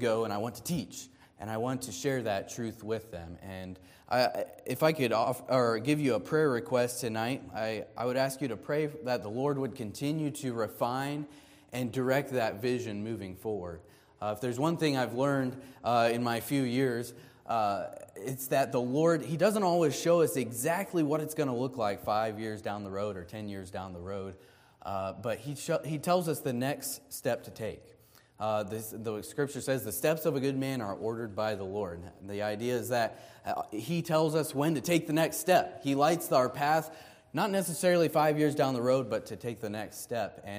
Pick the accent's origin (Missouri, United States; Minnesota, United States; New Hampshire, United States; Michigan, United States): Missouri, United States; Now, mind you, I grew up in Missouri. just a little bit west of here. And, you know, we didn't speak a lot of French growing up in Missouri.